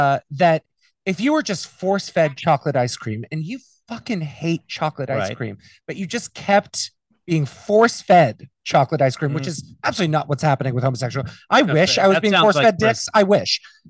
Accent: Boston, Massachusetts, United States; I'm from Boston, by the way.

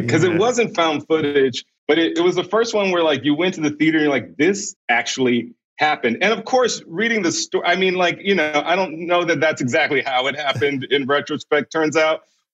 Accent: Houston, Texas, United States; I also, like, I grew up in Houston, Texas.

